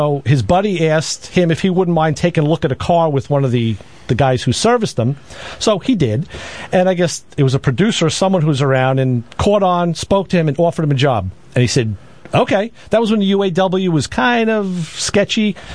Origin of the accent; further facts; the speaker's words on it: New York, United States; Now, we're not from the South, we're from New York